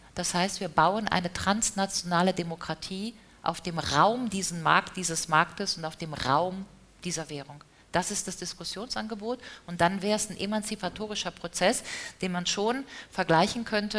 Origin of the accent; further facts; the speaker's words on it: Germany; born there; aber ich bin einfach in der Bundesrepublik geboren und ich wohne jetzt in Deutschland.